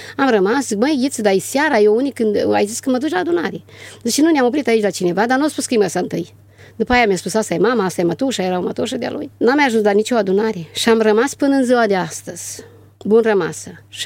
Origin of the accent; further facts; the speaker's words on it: Iazlovăț, Suceava County, Romania; Eu nu zici din Suceava, dar eram așa ca o, cum să vă spun, speriată. Dacă n-am vorbit niciodată cu un băiat, fată de la țară